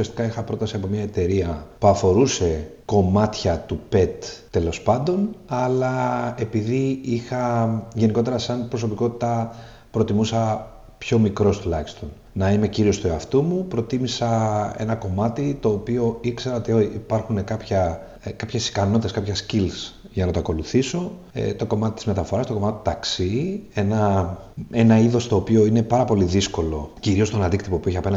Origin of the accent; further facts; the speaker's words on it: Tinos, South Aegean, Greece; also born or lived in Piraeus; γεννήθηκα στον Πειραιά, αλλά μετακομίσαμε εδώ όταν ήμουν πολύ πολύ μικρός. Ουσιαστικά μεγάλωσα εδώ, έχω ζήσει στην Τίνο εσίως 31 χρόνια.